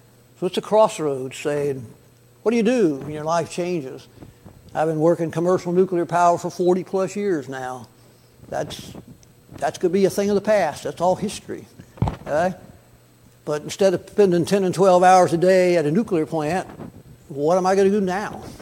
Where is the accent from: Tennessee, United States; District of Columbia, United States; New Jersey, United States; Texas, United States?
Texas, United States; also born or lived in Kittanning, Pennsylvania; while we were growing up in Texas to visit our grandparents in Pennsylvania. And one year we went back, and Kit Tanning, the town I was born in, is not a real big place.